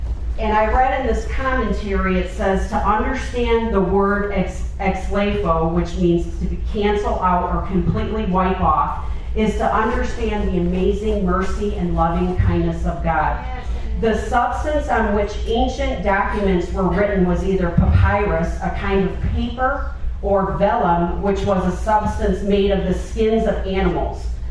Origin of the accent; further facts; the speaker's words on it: Chicago, Illinois, United States; And I'm from Chicago, and that's the Bears team